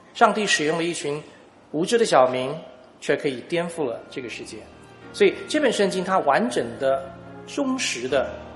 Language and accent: Chinese; China; 一般传统来讲，在我们中国人的信仰系统里面，我们都是讲隐恶扬善的部分